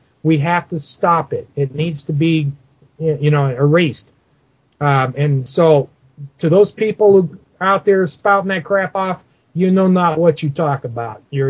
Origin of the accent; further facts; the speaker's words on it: Mexico; I was raised in Mexico on my grandfather's ranch. I know those people well. I know the culture very well.